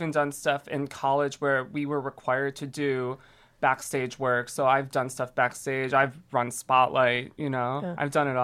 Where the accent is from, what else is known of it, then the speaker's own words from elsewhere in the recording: Buffalo, New York, United States; I grew up in Buffalo, and in middle school, during like home and careers class